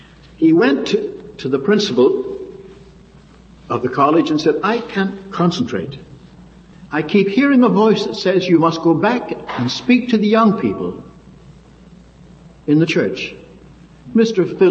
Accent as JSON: {"language": "English", "country": "Ireland", "tie": "born or raised there", "said": "when I was a lad growing up in Ireland"}